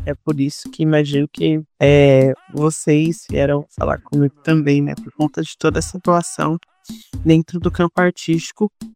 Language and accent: Portuguese; São Paulo, Brazil; sou nascida e criada no Itaim Paulista, extrema zona leste de São Paulo.